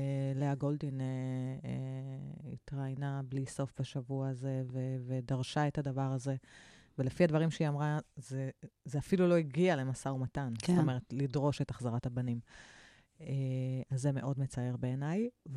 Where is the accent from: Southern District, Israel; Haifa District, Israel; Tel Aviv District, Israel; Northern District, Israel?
Tel Aviv District, Israel; Tel Aviv; אני יכולה להגיד כאילו כתל אביבית